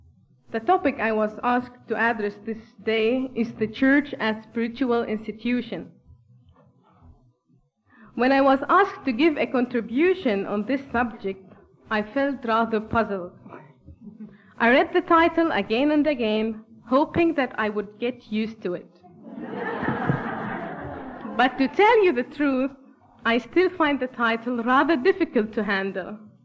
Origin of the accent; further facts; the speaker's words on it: Palestine; first language Arabic; English is a second language; now in Heidelberg, Germany; coming from Palestinian context on this theme. Since English is not my mother tongue, Arabic is my mother tongue, and I'm studying in Heidelberg, Germany.